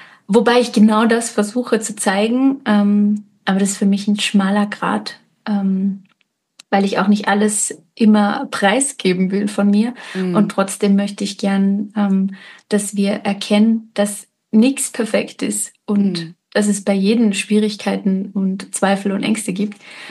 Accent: Salzburg, Austria; Ich normalerweise rede ich eigentlich so, weil ich bin Salzburgerin.

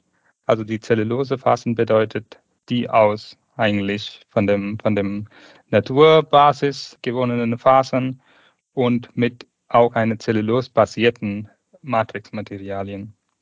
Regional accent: Tamil Nadu, India; born there; German is a second language

